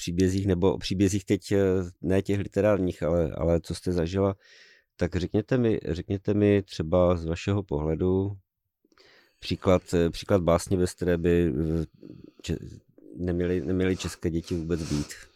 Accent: Ostrava, Moravian-Silesian Region, Czechia; To vám nebudu rozporovat jako Ostravák samozřejmě.

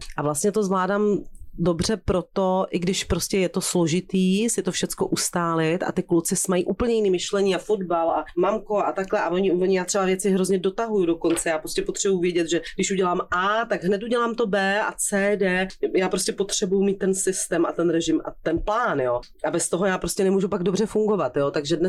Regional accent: Kroměříž, Zlín Region, Czechia; jak jsem se narodila v Kroměříži a vyrůstala jsem v úplně v obyčejné rodině

